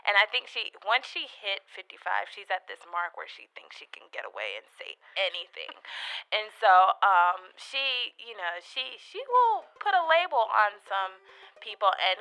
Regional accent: Sierra Leone; I'm from the Mende tribe.

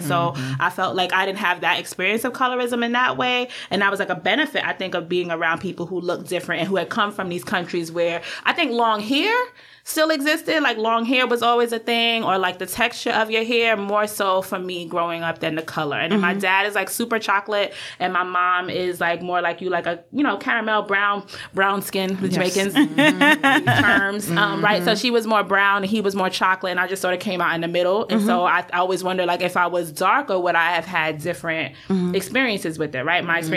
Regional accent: Brooklyn, New York, United States; Growing up in Brooklyn, everyone was from somewhere.

